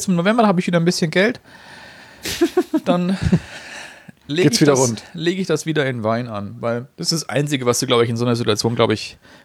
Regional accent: Augsburg, Bavaria, Germany; Aber ich glaube, wir bei uns in Augsburg, glaube ich, wir haben, glaube ich, dieses Jahr keinen Christkindlesmarkt.

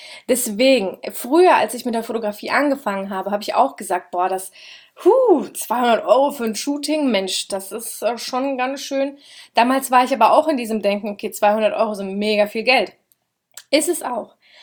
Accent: Schotten, Hesse, Germany; Also Schotten, da wo ich herkomme, das sind ungefähr 12.000 Einwohner mit den Käffern drumherum, verständlicherweise, also nicht direkt Kernstadt Schotten. Und es ist eine Kleinstadt. Und unsere größere Stadt, Großstadt ist Gießen.

